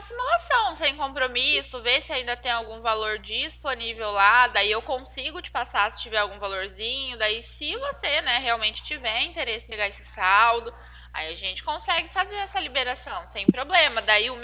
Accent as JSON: {"language": "Portuguese", "town": "Cornélio Procópio", "region": "Paraná", "country": "Brazil", "said": "Eu sou a de Cornélio Procópio."}